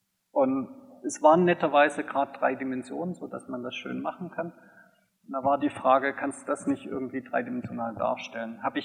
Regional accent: Tübingen, Baden-Württemberg, Germany; Schließen möchte ich noch mit einer Impression von Tübingen, also da, wo ich herkomme.

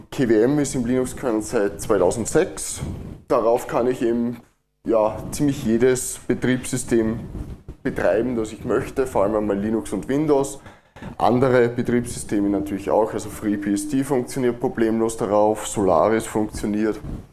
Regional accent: Austria; accent: Austrian; Wie man vielleicht am Dialekt hört, komme ich aus Österreich.

